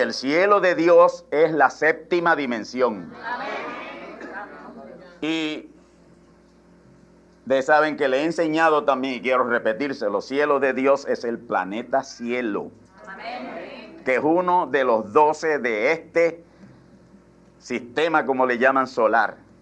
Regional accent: Puerto Rico; Si a mí me llaman puertorriqueño es porque soy de Puerto Rico.

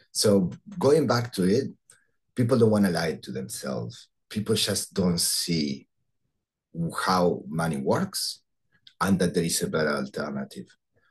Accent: Argentina; I grew up in South America. I was born in Argentina, and I lived broken money.

